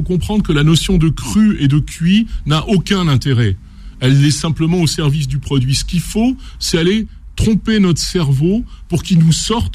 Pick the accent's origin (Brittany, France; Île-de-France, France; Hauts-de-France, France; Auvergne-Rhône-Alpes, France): Auvergne-Rhône-Alpes, France; Renaison; born there; Vous savez, moi, je suis un enfant, je suis né à Renaison, à la campagne.